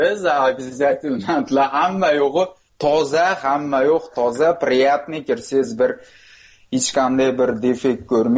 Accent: Fergana Region, Uzbekistan; now in Moscow, Russia; Moskvadan telefon. … Farg'onadanman.

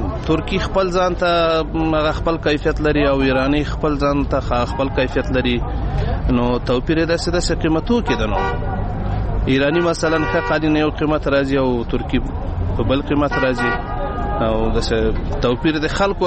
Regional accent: Logar, Afghanistan; زه د لوګر ولایت اوسیدونکی یم.

